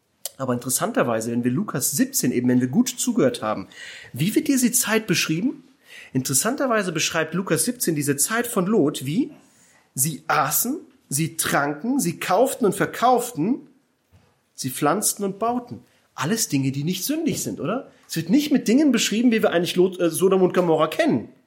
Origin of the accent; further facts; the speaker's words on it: Hesse, Germany; ich komme ja aus Hessen